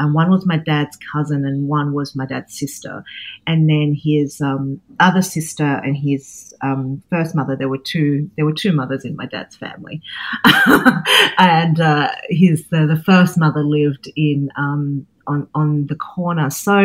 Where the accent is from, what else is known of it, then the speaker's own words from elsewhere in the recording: Sydney, New South Wales, Australia; accent: Australian; So as you can hear, I have an Australian accent.